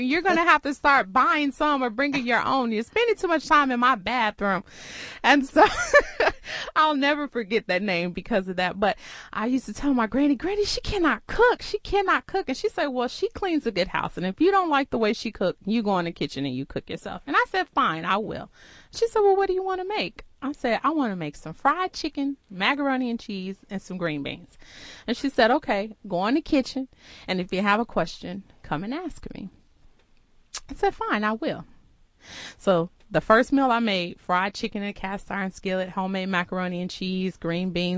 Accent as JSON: {"language": "English", "town": "Chicago", "region": "Illinois", "country": "United States", "tie": "born or raised there", "said": "Well, long story short, I was born, grew up in Chicago. My parents decided, oh, let's try this Texas life."}